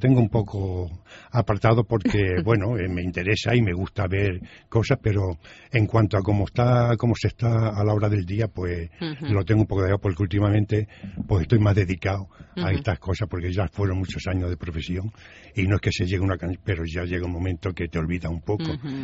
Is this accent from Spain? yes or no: yes; Cáceres, Extremadura, Spain; born there; de ser extremeño, nacido precisamente en Cáceres.